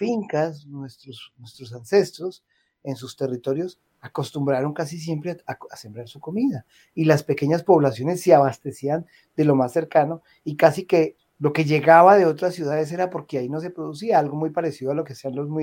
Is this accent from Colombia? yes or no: yes; Florencia, Caquetá, Colombia; Yo recuerdo que pues yo soy de Florencia